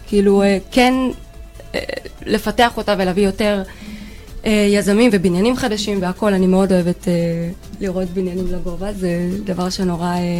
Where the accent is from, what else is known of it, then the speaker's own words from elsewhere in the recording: Safed, Northern District, Israel; moved away as an adult; כן, אני בגיל 18 עזבתי צפת. אני ילידת צפת.